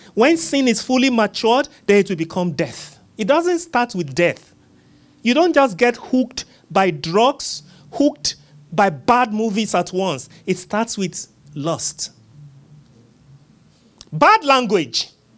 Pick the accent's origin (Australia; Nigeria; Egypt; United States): Nigeria; I remember I was visiting from Nigeria once, and my brother who was much younger, and I don't know what he had in school. You know, I was the African boy in the house, right?